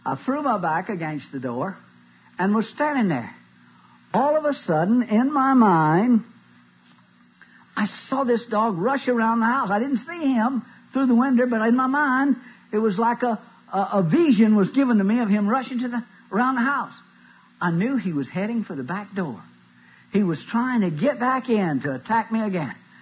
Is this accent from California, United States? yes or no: no; Mississippi, United States; It was my old home site where I was raised. And I grew up in the Great Depression in the state of Mississippi.